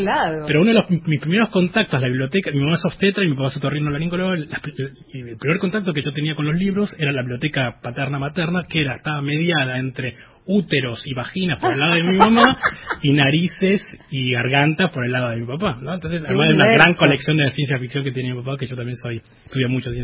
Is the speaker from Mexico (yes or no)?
no; Buenos Aires, Argentina; Yo nací, crecí toda mi vida en Boedo.